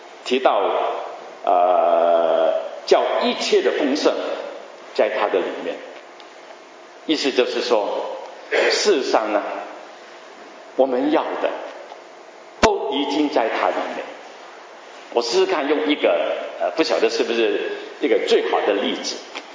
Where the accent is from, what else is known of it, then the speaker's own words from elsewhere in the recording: Guangdong, China; 我们广东人说这个是叫斋车这是最基本的